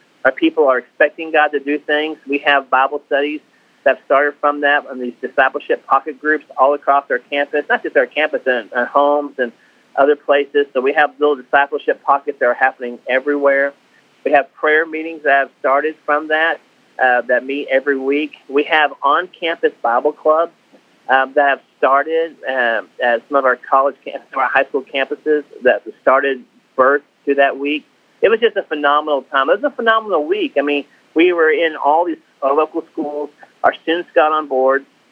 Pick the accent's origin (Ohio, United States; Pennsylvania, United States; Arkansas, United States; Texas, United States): Arkansas, United States; So now I am from Arkansas, going to the seminary in North Carolina, planting a church in New England.